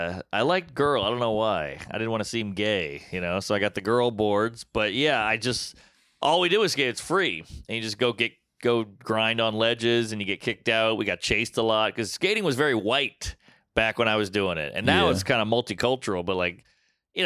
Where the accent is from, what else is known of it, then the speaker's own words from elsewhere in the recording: Louisiana, United States; I grew up in Louisiana, so Florida was southern.